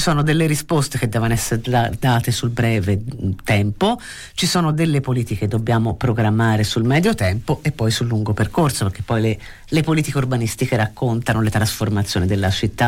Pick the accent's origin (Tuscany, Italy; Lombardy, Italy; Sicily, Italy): Tuscany, Italy; Florence; born there; io che sono nata a Firenze, che sono tra l'altro nata nel centro storico